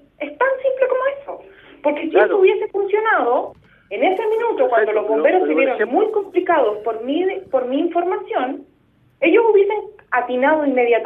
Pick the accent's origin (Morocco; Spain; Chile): Chile; ¿Por qué yo, como chileno, como persona que voy y pago mi benzina